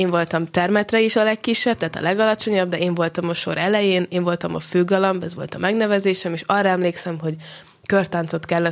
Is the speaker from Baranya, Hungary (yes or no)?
yes; Pécs, Baranya, Hungary; now in Budapest, Hungary; de nyilván Pécset nőttem fel, ott töltöttem a gyerekkoromat. Most pedig már 4. éve Budapestet is az otthonomnak mondom, mert hiszen éjjel-nappal az egyetemi elfoglaltságok miatt ott vagyok, és oda költöztem. Úgyhogy most már 3 otthonom is van így 22 éves koromra.